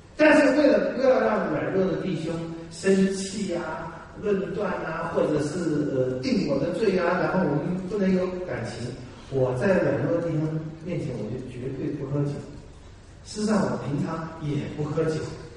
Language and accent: Chinese; Taiwan; 我们台湾人太迷信了